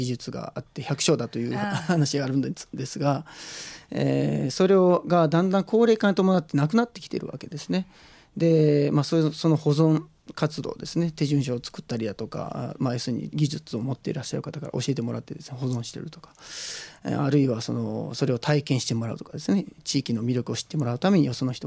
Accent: Kansai, Japan; also born or lived in Hyogo; 私は大阪兵庫で育ったんですけども、大学は広島大学で、建築学びまして

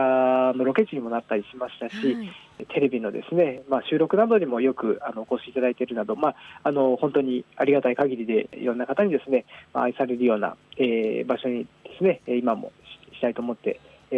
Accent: Joetsu, Niigata, Japan; 私自身町屋で生まれ育った、人間でもありまして、

